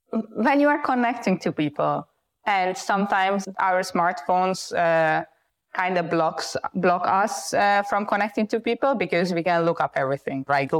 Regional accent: Hungary; Well, so I am Hungarian originally. I mean, I was born in Hungary and I am still Hungarian.

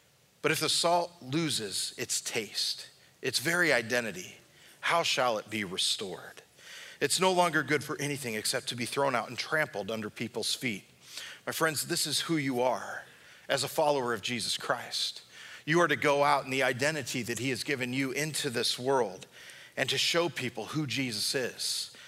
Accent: Long Beach, California, United States; But when I grew up in Long Beach, we had this one hill right in the middle of the city.

